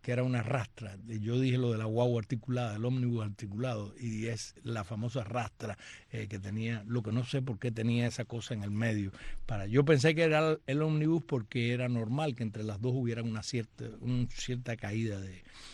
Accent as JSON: {"language": "Spanish", "country": "Cuba", "moved": "yes", "said": "soy una cubana para el bien y no para el mal."}